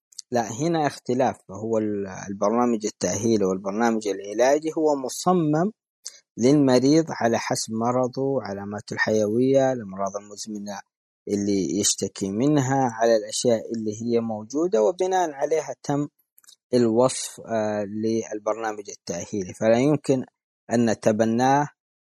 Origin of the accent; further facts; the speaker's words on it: Saudi Arabia; كان الوحيد اللي كان متخصص عندنا في السعودية